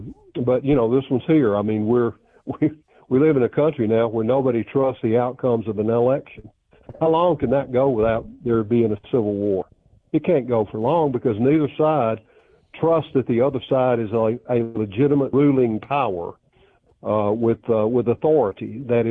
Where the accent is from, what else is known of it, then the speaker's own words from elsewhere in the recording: the South, United States; as a Southerner